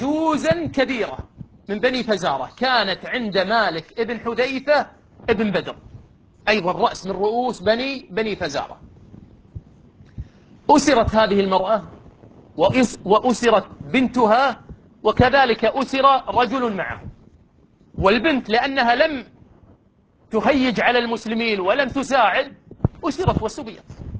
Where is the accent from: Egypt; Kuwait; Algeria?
Kuwait; مو يقولون عندنا بالكويت زوارة